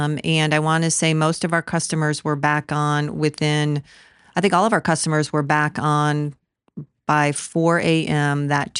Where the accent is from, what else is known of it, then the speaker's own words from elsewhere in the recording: Michigan, United States; now in Cincinnati, United States; I grew up in northern Michigan, and try as I may, 35 years ago, the golf season in northern Michigan was a little too short for my husband.